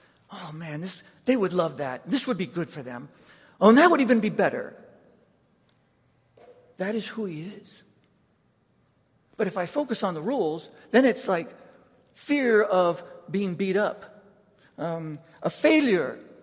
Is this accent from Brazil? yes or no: yes; Brazil; when I was growing up in Brazil, that I'd taken different of my friends to.